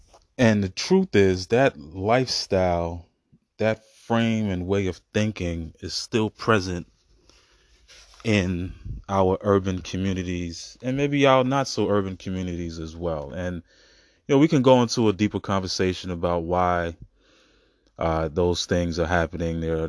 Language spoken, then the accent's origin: English; Brooklyn, New York, United States; You know, I grew up in Brooklyn, New York, at a time. I was born in the 80s, and the time that I was 15 years old, I started my business.